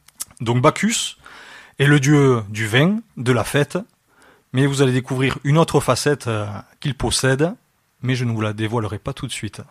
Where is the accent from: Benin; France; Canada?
France; La Palme, Occitanie; j'ai 38 ans, je suis marié, j'ai deux enfants, je suis originaire du village de La Palme, dans lequel je me suis investi dès le plus jeune âge dans le tissu associatif, et depuis 2020, je suis conseiller municipal.